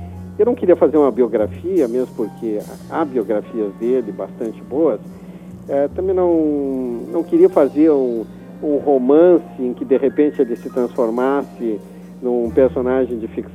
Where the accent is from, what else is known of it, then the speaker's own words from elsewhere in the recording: Brazil; de conviver com as pessoas no bairro do Bonfim, onde eu me criei, que era uma verdadeira aldeiazinha da Europa Oriental